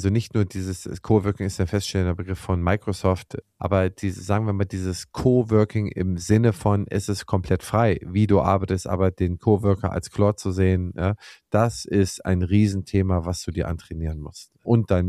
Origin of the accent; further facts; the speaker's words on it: Schleswig-Holstein, Germany; ich komme aus Schleswig-Holstein